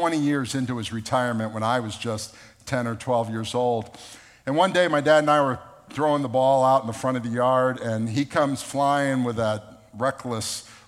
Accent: Boca Raton, Florida, United States; Mom and Dad and my sister. We grew up in East Boca.

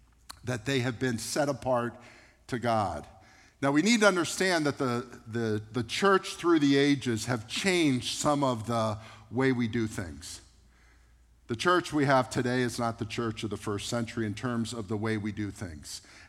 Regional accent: United States; Now, I'm an American that goes to the doctor when I have a fever

